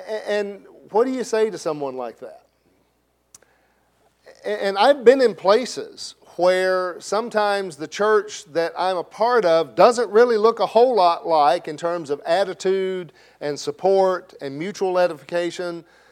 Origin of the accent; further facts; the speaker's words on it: Blytheville, Arkansas, United States; when I was a kid growing up in Blytheville